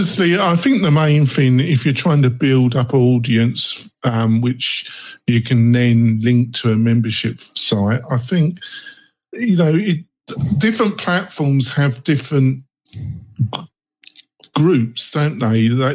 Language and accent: English; England, United Kingdom; I'm English.